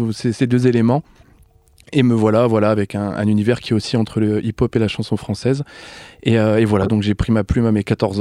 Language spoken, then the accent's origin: French; Hauts-de-France, France; Surtout que je viens du Nord